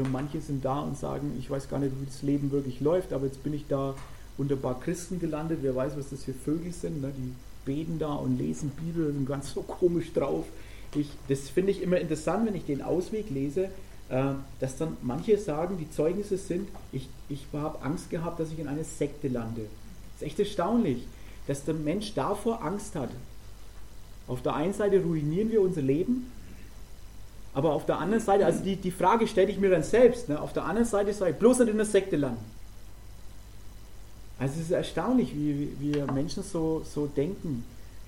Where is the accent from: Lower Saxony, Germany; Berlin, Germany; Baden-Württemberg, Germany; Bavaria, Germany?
Bavaria, Germany; Wir kommen ursprünglich aus Nordostbayern. Ursprünglich, da sind wir beide zum Glauben gekommen. Ich war 24, meine Frau war 22 damals.